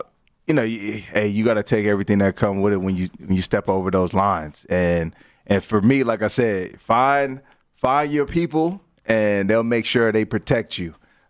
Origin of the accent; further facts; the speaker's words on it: Washington, District of Columbia, United States; We were playing Washington. You know, that's my hometown.